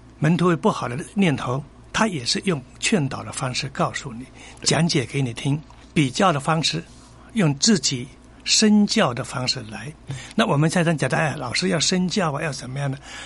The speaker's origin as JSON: {"language": "Chinese", "country": "China", "said": "我们中国人有权不打笑脸人"}